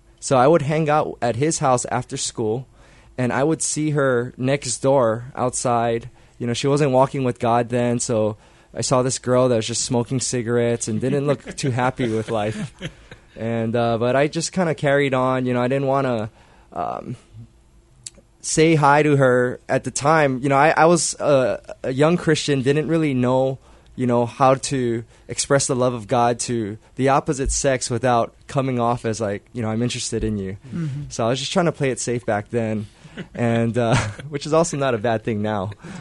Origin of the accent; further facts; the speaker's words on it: Pearl City, Hawaii, United States; We're both actually born and raised in Pearl City, and we grew up just minutes apart from each other.